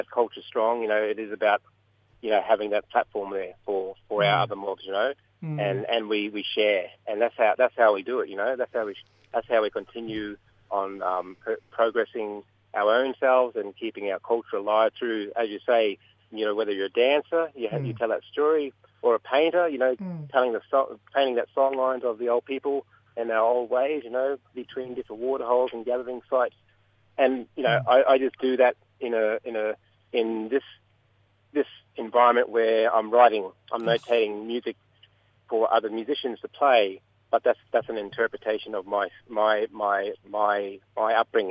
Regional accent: Springsure, Queensland, Australia; growing up in Springshore, Emerald, Central Queensland way, Bidjara Mob.

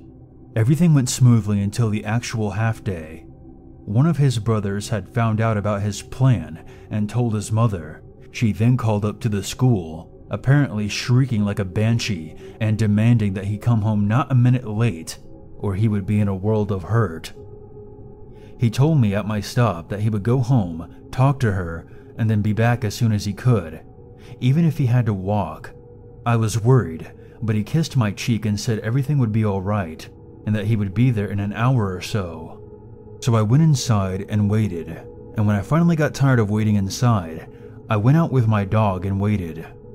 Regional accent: United Kingdom; accent: British; And with my British accent, and the fact of where I grew up, I was pretty different.

